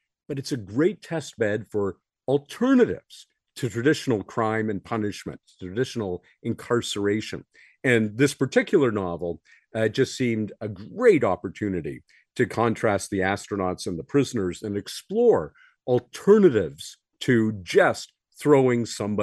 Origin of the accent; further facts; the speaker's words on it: Ottawa, Ontario, Canada; born there; I happen to be a Canadian by birth. I was born in Ottawa, but I'm also an American because my mother was an American temporarily in Canada